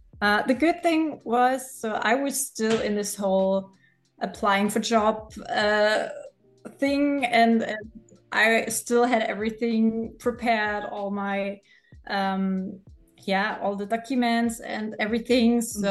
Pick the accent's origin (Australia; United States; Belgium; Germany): Germany; eastern Germany; we're from Germany, from Eastern Germany. So one of the bigger cities in Germany. And we don't live in the city center, so a little bit outside where it's nature and green and kind of peaceful.